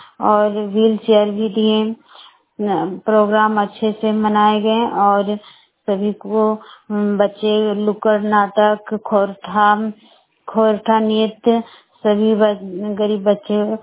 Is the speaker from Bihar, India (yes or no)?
no; Barkagaon, Jharkhand, India; मैं बड़का गांव प्रखंड की रहने वाली हूँ।